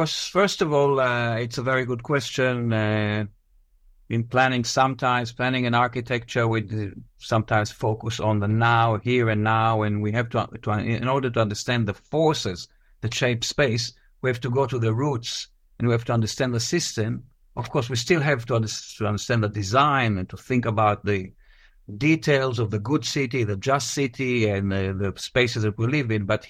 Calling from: Beersheba, Southern District, Israel; English is a second language; this is why I'm talking now from Beersheba, near the military installment.

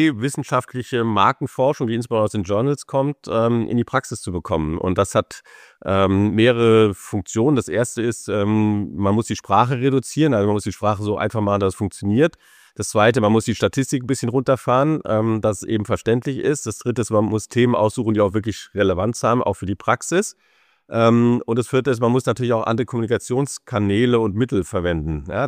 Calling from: Berlin, Germany; Ganz old fashioned in Berlin mit meinem kleinen Studio.

